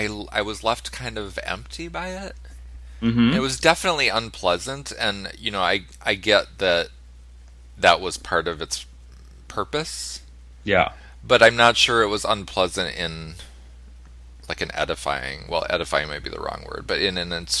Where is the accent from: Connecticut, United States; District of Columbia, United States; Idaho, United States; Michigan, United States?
Michigan, United States; Detroit; Everybody knows that I'm from Detroit, but when I say that, I always wonder if I'm cheating because I actually grew up in the suburbs. However, I grew up literally 1 mile from the border, and I was often in Detroit, like literally every week.